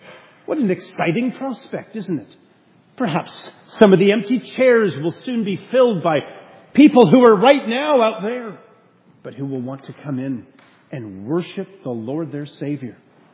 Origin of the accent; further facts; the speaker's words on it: Canada; I'm a Canadian.